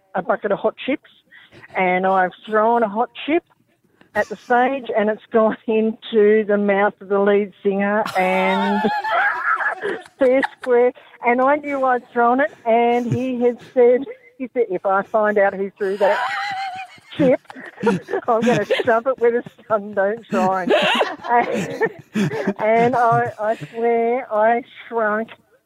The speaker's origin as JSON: {"language": "English", "town": "Cootamundra", "region": "New South Wales", "country": "Australia", "tie": "born or raised there", "said": "I went to see … in my hometown of Cootamundra"}